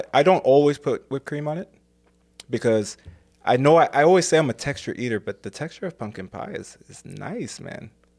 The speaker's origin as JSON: {"language": "English", "town": "St. Louis", "region": "Missouri", "country": "United States", "tie": "born or raised there", "said": "So growing up in North St. Louis, there's exactly one called The Circle, and there's, six streets to come off of."}